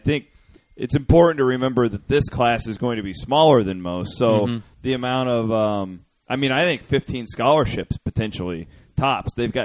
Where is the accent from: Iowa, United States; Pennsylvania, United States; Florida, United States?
Iowa, United States; I'm from Southwest Iowa.